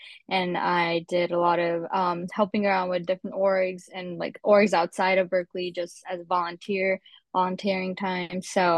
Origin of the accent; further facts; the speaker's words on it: Canada; I'm from Canada